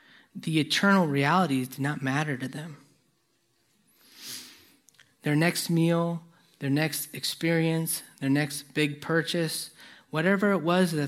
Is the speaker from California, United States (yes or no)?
no; New Jersey, United States; I'm from Jersey, trust me, it's a good bagel.